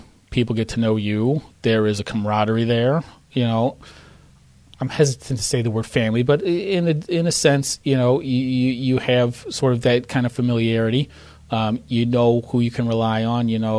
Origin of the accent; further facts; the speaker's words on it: Chicago, Illinois, United States; now in Grand Rapids, United States; I mean, I lived in Philadelphia for residency. My wife's from New York. I grew up in Chicago.